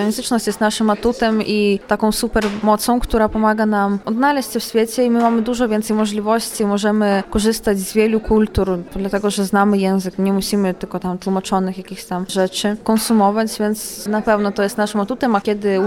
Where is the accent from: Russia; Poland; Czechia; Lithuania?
Lithuania; Vilnius, Vilnius County; Cała strona z mojej mamy, to my jesteśmy Polakami z Wilna. Od wielu, wielu lat, od wielu pokoleń mieszkamy w okolicach Wilna